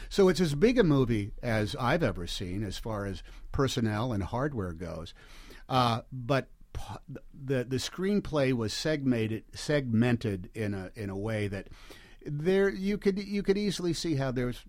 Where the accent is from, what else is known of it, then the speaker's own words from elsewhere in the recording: Oakland, California, United States; We grew up in Oakland, California. Different generations, but we're East Bay guys